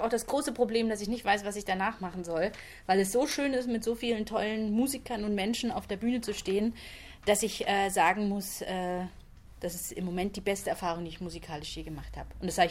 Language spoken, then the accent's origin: German; Munich, Bavaria, Germany; Ich bin in München geboren und dort auch aufgewachsen.